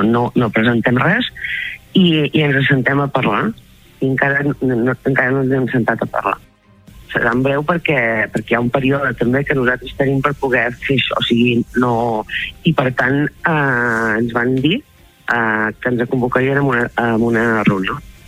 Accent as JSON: {"language": "Catalan", "town": "Begur", "region": "Catalonia", "country": "Spain", "said": "més que me pugui estimar jo el meu poble i que m'agrada cuidar el meu poble, perquè me l'estimo moltíssim, dubto que hi hagi ningú de les plataformes que s'estimi tan Begur com el pugui estimar jo."}